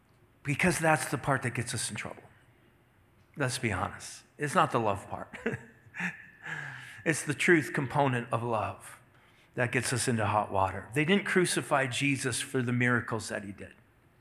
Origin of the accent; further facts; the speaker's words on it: Minnesota, United States; came to Duluth, Minnesota, just 40 miles from my hometown.